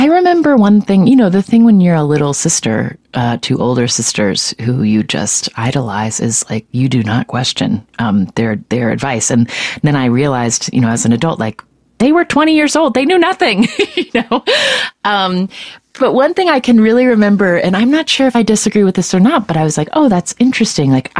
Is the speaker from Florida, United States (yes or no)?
no; West Virginia, United States; moved away as an adult; now in San Francisco Bay Area, United States; what growing up in West Virginia really made me aware of once I left